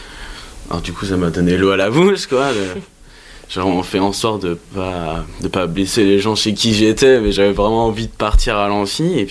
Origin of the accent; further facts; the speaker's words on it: Le Mans, Pays de la Loire, France; parce que je viens pas de Dijon, je viens du Mans à la base